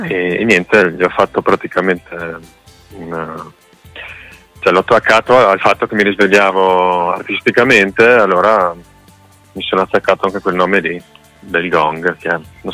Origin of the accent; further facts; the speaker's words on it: Trentino-Alto Adige, Italy; No, io vengo dal Trentino